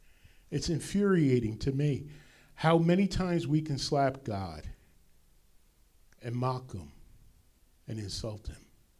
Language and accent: English; New Jersey, United States; I grew up in Bergen County where they had the blue laws, and stores weren't open 24/7.